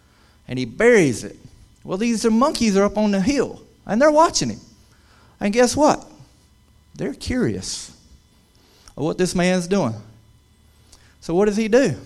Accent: Georgia, United States; But anyway, I'm from Georgia

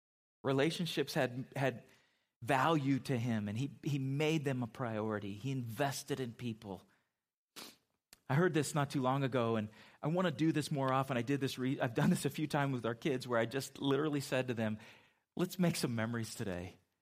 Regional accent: West Coast, United States; I mean, I grew up on the West Coast, and we would see them spawning or salmon up in Alaska, and it is amazing.

